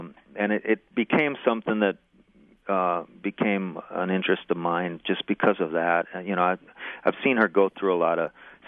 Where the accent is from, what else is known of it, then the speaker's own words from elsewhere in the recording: Green Bay, Wisconsin, United States; I grew up in Green Bay. We used to do vacations up in Door County